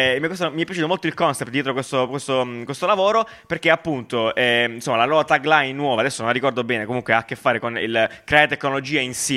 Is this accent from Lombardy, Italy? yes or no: no; Naples, Campania, Italy; Sono napoletano semplice.